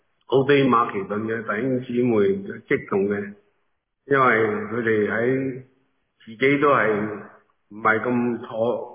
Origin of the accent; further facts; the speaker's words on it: China; 正如我哋中国人有句说话